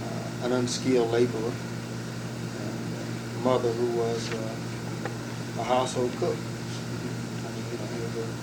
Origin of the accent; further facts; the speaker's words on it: North Carolina, United States; Keep in mind that in the early 40s, okay, and also 50s until I left the community to go on into school, is that the North Carolina at t